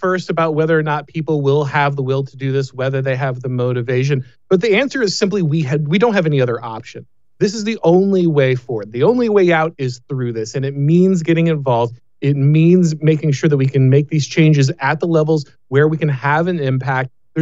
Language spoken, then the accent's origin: English; Florida, United States; Again, my home state of Florida is one people are flocking to.